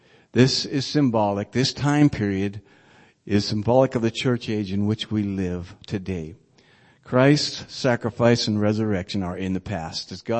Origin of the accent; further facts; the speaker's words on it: Worthington, Minnesota, United States; Worthington, Minnesota. And that was just recently that happened. We'd been to that church there. Now, my hometown is a melting pot of people from all over the world